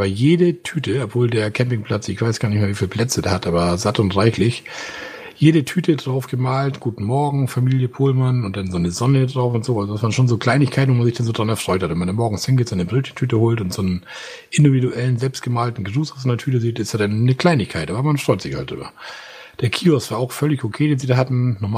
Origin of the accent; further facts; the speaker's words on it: Schleswig-Holstein, Germany; Wir kommen ja hier aus Schleswig-Holstein, wir kennen ja nichts.